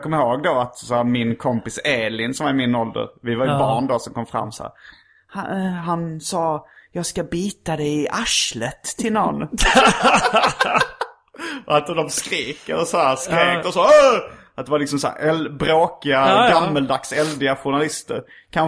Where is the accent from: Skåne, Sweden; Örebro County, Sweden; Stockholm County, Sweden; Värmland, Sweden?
Skåne, Sweden; Hjärup; Men jag kommer ihåg på, när jag var liten, växte upp i Hjärup.